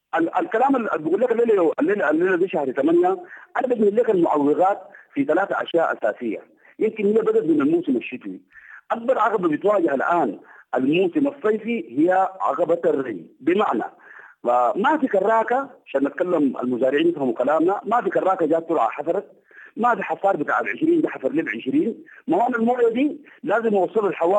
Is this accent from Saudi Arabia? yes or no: no; Sudan; اللي بتجمعنا كلنا كسودانيين